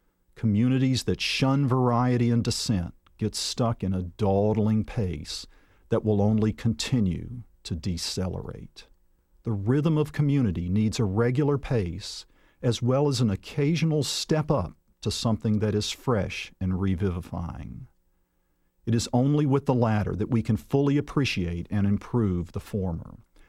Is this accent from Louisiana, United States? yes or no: no; Atlanta, Georgia, United States; It happened in my hometown of Atlanta with the Olympics a decade ago.